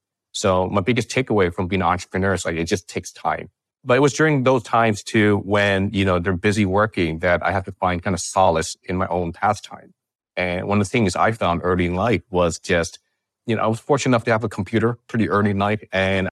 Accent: California, United States; You know, I grew up in the Bay Area. And my parents were immigrants and they worked really hard.

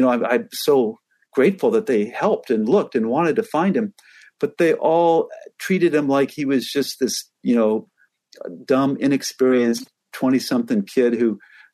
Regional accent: Seattle, Washington, United States; born there; also born or lived in East Coast / Alaska; You know, I was born in Seattle and I moved to the East Coast and back to Seattle and back to the East Coast. And then I moved to Alaska.

